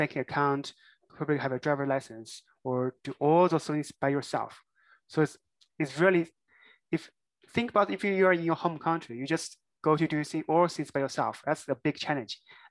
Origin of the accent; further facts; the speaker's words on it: China; English is a second language; now in United States; probably we were in our home country. I'm from China. So we were in China